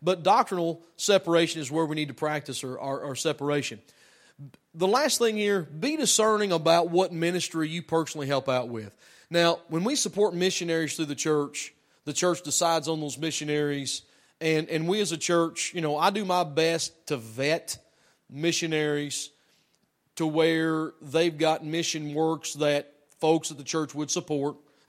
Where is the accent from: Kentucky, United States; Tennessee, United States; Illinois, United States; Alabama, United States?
Tennessee, United States; There was one day it was like there was a really, I'm a redneck from Tennessee, all right, but hold on now.